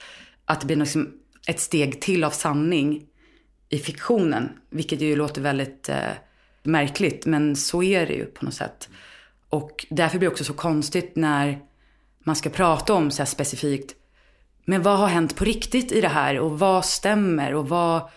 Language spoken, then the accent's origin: Swedish; Stockholm, Stockholm County, Sweden; jag är uppvuxen i Vasastan på gränsen till Östermalm. Jag tror till och med att det är Östermalm, det är så här precis på gränsen.